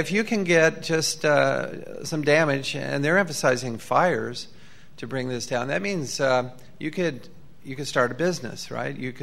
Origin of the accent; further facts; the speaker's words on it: Utah, United States; That's taller than any building in my home state of Utah, by considerable, actually.